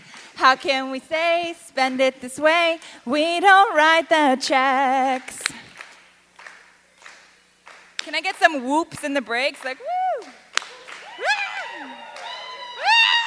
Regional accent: Kitchener, Ontario, Canada; I'm from Kitchener and I went to Laurier

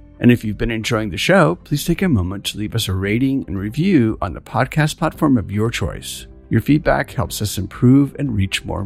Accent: San Francisco, California, United States; from San Francisco

